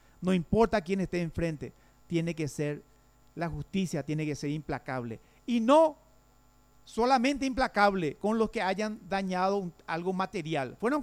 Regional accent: Paraguay; Eso es lo que nos tiene que unir como paraguayos.

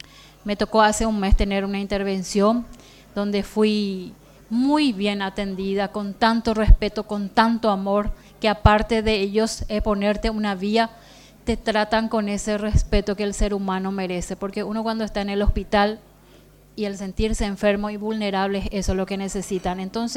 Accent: Paraguay; pasaron y están pasando un momento demasiado triste, ¿verdad?, que nos afecta a todos como paraguayos.

